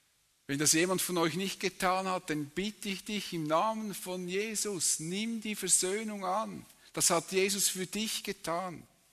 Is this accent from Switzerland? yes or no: yes; Switzerland; ich bin Schweizer, habe so eine deutsche Nummer dran